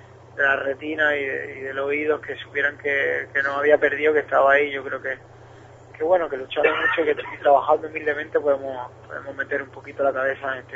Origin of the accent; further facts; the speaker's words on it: Andalusia, Spain; hay una canción que hablo de mi tierra, Andalucía